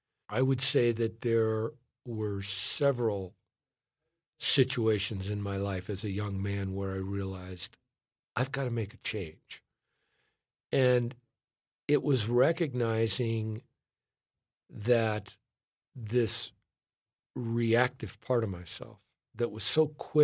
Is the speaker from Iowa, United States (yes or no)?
no; Chicago, Illinois, United States; I grew up in Chicago during a period of time when there was a lot of violence.